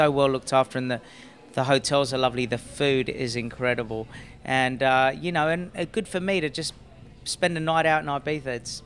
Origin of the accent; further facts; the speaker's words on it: Cyprus; it feels like Ayia Napa in Cyprus, because we're from Cyprus and it almost feels like I'm in Ayia Napa.